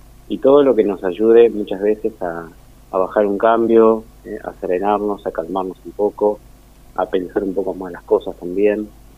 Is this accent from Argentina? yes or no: yes; Ushuaia, Tierra del Fuego, Argentina; Yo soy de Ushuaia.